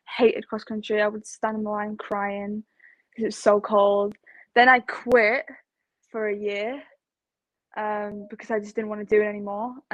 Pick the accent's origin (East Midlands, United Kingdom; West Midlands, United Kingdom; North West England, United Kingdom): North West England, United Kingdom; Leigh; People say I'm from Wigan. I'm not. It really winds me up. But yeah, it's in... Lee is just a small town. It's outside of Great Manchester in the Wigan borough.